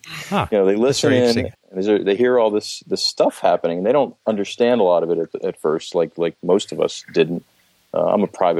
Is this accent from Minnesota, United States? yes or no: no; Philadelphia, Pennsylvania, United States; I grew up in Philadelphia, and kind of like not that far from Philly.